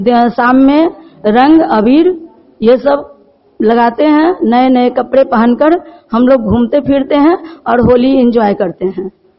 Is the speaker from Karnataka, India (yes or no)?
no; Ekangadi, Bihar, India; मैं एकंगडी के रहने वाली हूँ।